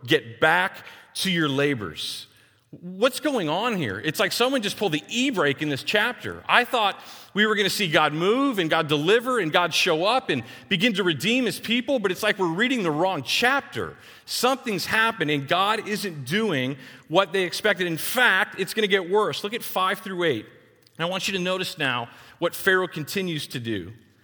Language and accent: English; Texas, United States; I'm a Texan. I'm a city boy.